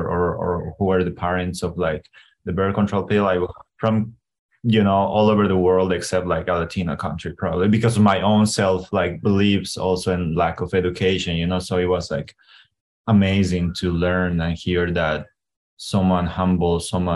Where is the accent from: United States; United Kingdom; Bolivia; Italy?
Bolivia; English is a second language; And I was like, oh, I'm from Bolivia. He was like, oh, you're Bolivian.